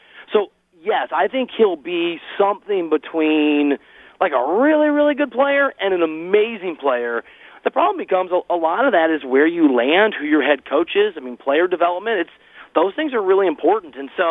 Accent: Iowa, United States; also born or lived in New York City; I mean, my wife's from Ohio and I'm from Iowa

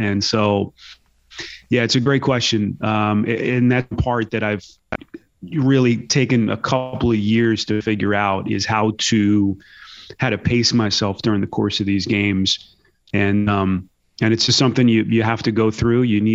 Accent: Northeast, United States; Again, growing up in the Northeast, you know, the Hurley family has been basketball royalty, part of the country where I grew up.

